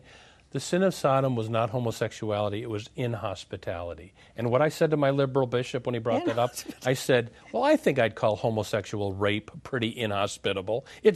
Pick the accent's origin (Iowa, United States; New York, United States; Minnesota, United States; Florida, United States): Minnesota, United States; Minneapolis; I'm from Minneapolis.